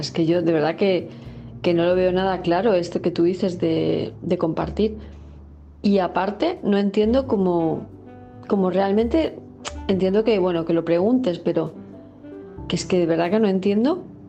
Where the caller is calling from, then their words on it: Palma de Mallorca, Balearic Islands, Spain; de Palma de Mallorca